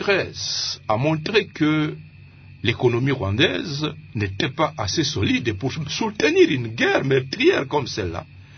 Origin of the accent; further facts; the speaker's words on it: Kanyabayonga, North Kivu, DR Congo; Oh, je viens de Kanyabayonga.